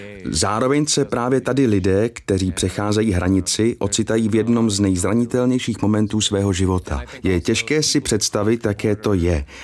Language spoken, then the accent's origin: Czech; United States; Czech is a second language; moved away as an adult; a tak jsem se přesunul do Washingtonu, úplně na druhou stranu Spojených států, než odkud pocházím.